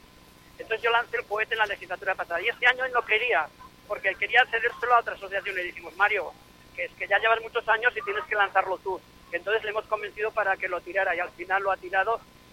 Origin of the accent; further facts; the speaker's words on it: Marcilla, Navarre, Spain; para mí colaborar con mi pueblo pues es algo que me llena y disfruto